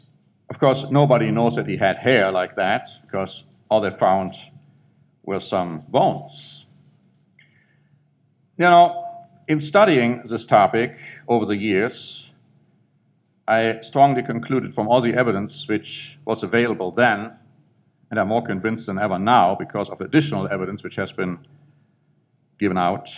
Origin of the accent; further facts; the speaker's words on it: North Rhine-Westphalia, Germany; English is a second language; Now, you see, I grew up in Germany, right where they had found the first Neanderthal remain.